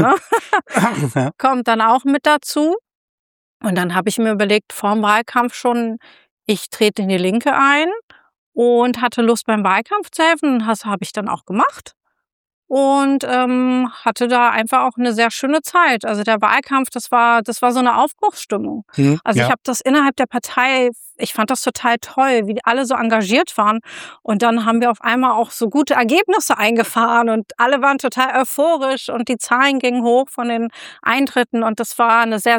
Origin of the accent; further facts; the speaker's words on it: Berlin, Germany; weil ich komme ursprünglich mal aus Kreuzberg.